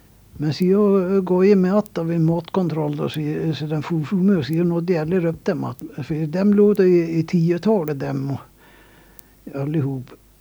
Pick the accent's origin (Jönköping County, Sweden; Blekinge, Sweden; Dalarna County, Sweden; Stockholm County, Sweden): Dalarna County, Sweden; Sälen; jag är från Selen och lite Trollstrån